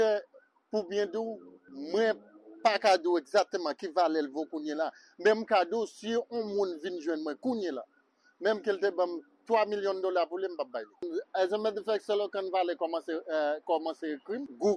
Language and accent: French; Haiti; pour nous ca montrer que nous même en tant que haïtien, nous gain en pile nos cafés.